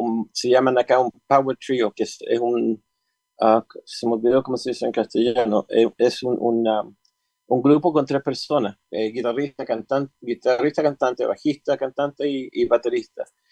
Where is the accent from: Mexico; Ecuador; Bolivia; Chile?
Chile; born there; yo nací en Chile, yo soy hispano.